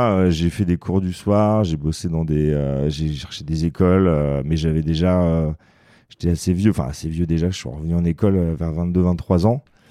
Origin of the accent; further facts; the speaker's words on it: Paris, Île-de-France, France; moved away as an adult; now in Portugal; j'ai 35 ans. J'habite au Portugal en ce moment. Je viens de Paris à la base.